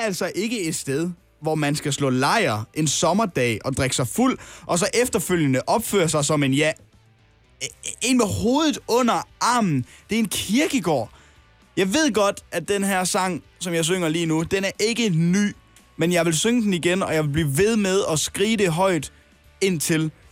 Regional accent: Jutland, Denmark; Kasper, vi er jo to jyder.

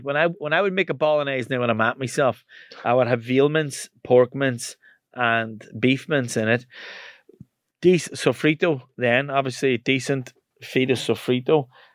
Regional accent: County Donegal, Ireland; growing up in Donegal, I became a chef

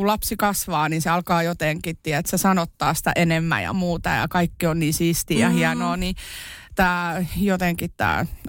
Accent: Kerava, Uusimaa, Finland; also born or lived in Iisalmi; mähän olen syntynyt Iisalmessa ja sitten mä olin noin puolivuotias, kun me muutettiin Keravalle

